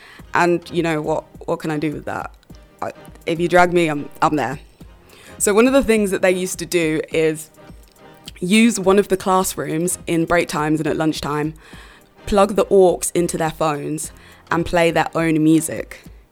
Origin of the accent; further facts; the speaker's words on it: East Midlands, United Kingdom; my mum's side, my family is Jamaican, and on my dad's side, they are Dominican. So, I grew up in the Midlands, in Northamptonshire, and to be honest, there weren't that many black people around.